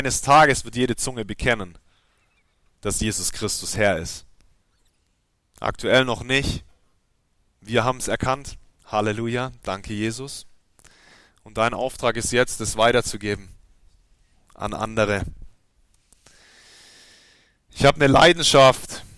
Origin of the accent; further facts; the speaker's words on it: Ostfildern, Baden-Württemberg, Germany; also born or lived in Stuttgart; ich komme aus Ostfildern. Das ist im Süden von Stuttgart. Ich bin in Stuttgart geboren, bin 35 Jahre alt